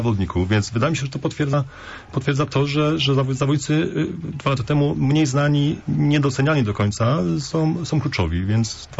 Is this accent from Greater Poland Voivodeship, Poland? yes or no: yes; Poznań, Greater Poland Voivodeship, Poland; czy ja zdaję sobie sprawę jako poznaniak, czy uczestniczący w sporcie poznańskim od lat pewnie 30